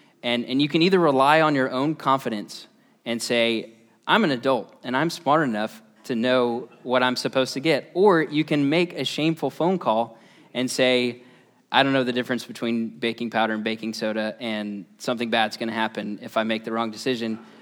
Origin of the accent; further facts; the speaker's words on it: United States; Maybe it's because I was raised in the PCA, or maybe it's because I'm American and I am educated